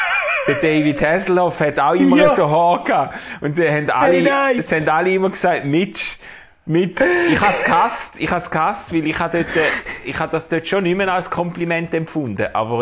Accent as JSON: {"language": "German", "region": "Schaffhausen", "country": "Switzerland", "said": "Das ist doch inspirierend gewesen für mich als Schaffhauser Cityboy."}